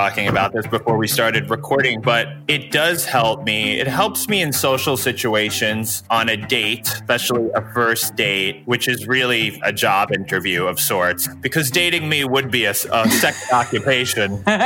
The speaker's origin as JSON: {"language": "English", "region": "New York", "country": "United States", "tie": "born or raised there", "lives_now": "Los Angeles, United States", "said": "I grew up as a New Yorker. You know, you are supposed to hate LA."}